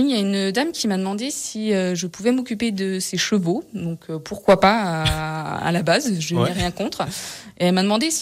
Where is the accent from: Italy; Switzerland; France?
France; Marignier, Auvergne-Rhône-Alpes; De Marigné